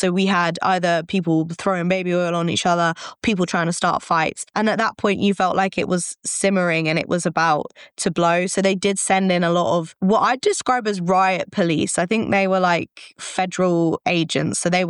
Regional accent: England, United Kingdom; I got away with a lot just by being English and just saying, I'm English.

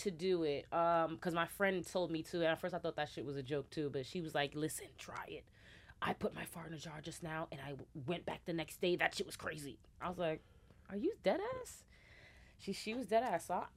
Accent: New York, United States; I'm from New York

